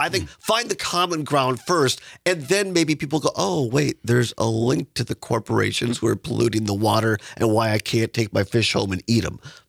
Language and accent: English; Richland Center, Wisconsin, United States; But growing up in Southwest Wisconsin and in Richland Center, I think it was just my grandparents were farmers